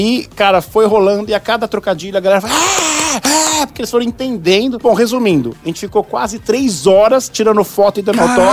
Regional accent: São Paulo, Brazil; Lembram que eu sou de São Paulo

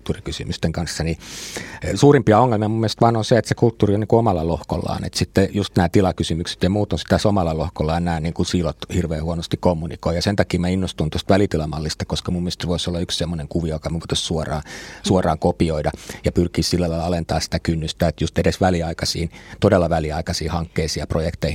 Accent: Helsinki, Uusimaa, Finland; mä itse olen Itä-Helsingistä

